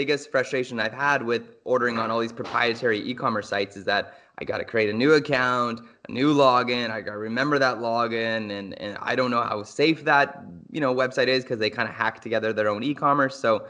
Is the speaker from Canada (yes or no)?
yes; Canada; we wanted to let the world know that we are Canadian dads and that we're not trying to be kind of dads for everyone in the world.